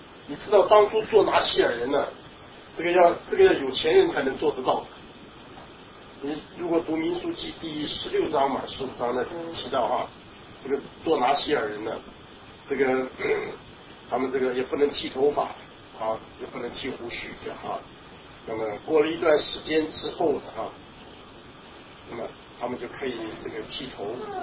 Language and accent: Chinese; China; 就是我们中国人讲这个形势比人强啊